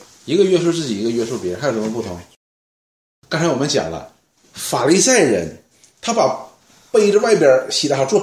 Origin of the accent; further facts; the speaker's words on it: Northeast China, China; accent: Northeastern Mandarin; 用我们东北话说叫光杆司令